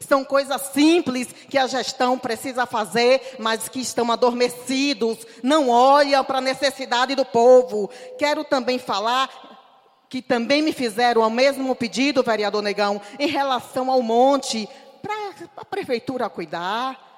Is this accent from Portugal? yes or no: no; Northeast Region, Brazil; eu sou uma nordestina cabra macho, uma nordestina de coragem, de garra